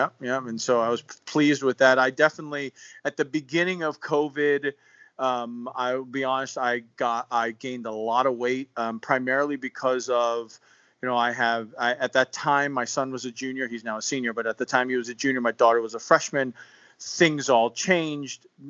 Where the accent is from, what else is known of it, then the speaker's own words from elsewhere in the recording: Eastchester, New York, United States; We lived near the city, but then went to school in what is the county of Westchester County. I lived in the town next to Scarsdale. A lot of people know the town Scarsdale. Eastchester was the town I grew up in.